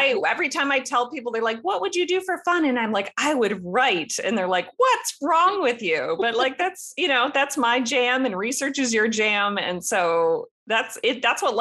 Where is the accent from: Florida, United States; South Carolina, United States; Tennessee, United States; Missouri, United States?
Florida, United States; Tampa; And Tampa's my hometown.